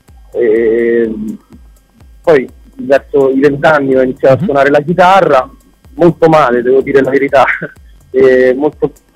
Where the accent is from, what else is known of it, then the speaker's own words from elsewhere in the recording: Orvieto, Umbria, Italy; now in Rome, Italy; Allora, il video è stato girato ad Orvieto, che è la mia città. Io sono di Orvieto, anche se, ripeto, oggi mi trovo a Roma